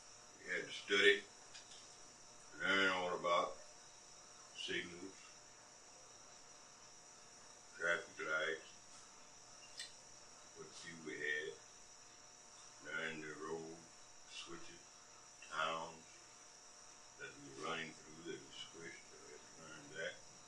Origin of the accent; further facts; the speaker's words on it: Denison, Texas, United States; born there; Well, I was born in Denison, Texas, March 8th, 1914.